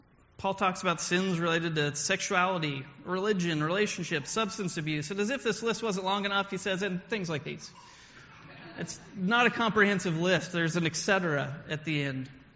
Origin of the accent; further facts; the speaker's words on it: Kansas, United States; I grew up in Kansas and went to college in Montana.